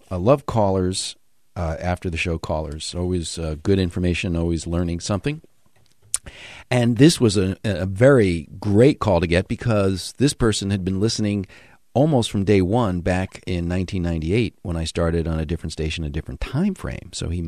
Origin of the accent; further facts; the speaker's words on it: New York, United States; I altered my speech dramatically from growing up in New York.